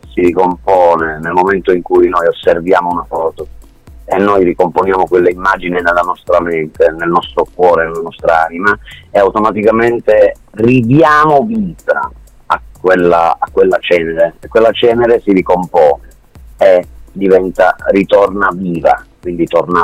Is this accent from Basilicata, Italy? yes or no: yes; Basilicata, Italy; sono fiero di essere terrone, tra virgolette, sono fiero di essere, di vivere, di essere un ragazzo, un uomo della Basilicata